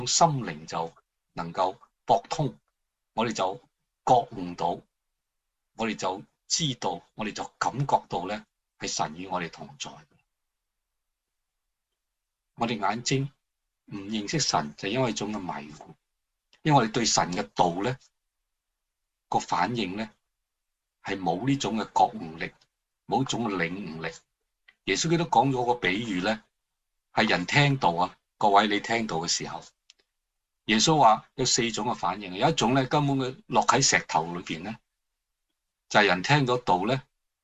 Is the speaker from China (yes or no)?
yes; China; 我哋中国人啊饮两杯啊，饮咖啡啊，食饭咧就表示有好嘅关系